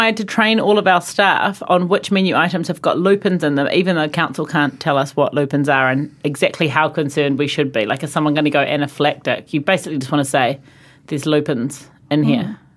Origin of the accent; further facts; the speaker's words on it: New Zealand; hi, I'm from New Zealand. Can I have a job?